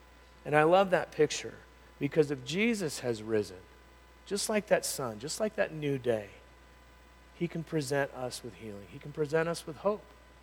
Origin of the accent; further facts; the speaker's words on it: Palm Springs, California, United States; Growing up in Palm Springs, California, growing up in the desert, this verse does not have a context for reference, right?